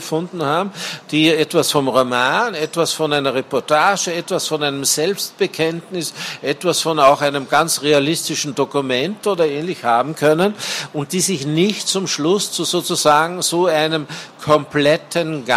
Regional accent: Salzburg, Austria; ich komme ja aus Salzburg

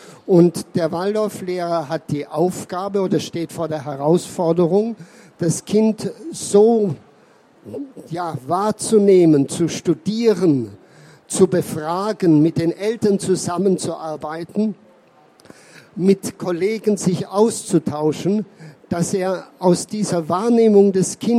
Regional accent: Vienna, Austria; Ich komme aus Wien. Ich war viele Jahre in Wien an der Waldorfschule tätig

